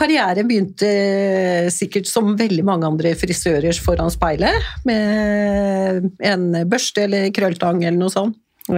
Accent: Stockholm, Stockholm County, Sweden; Jeg husker jeg vokste opp I Stockholm.

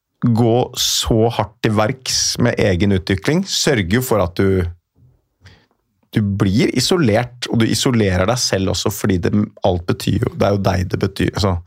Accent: Oslo, Norway; born there; jeg er født på Oslo Vest

